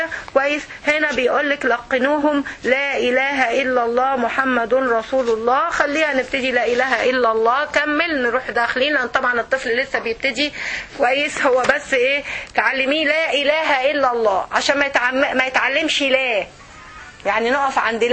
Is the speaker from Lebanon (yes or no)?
no; Egypt; زي المثل اللي عندنا في مصر مثلا